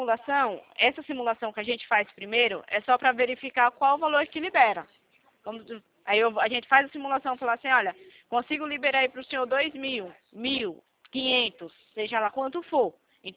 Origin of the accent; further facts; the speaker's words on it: São Paulo, Brazil; Eu sou de São Paulo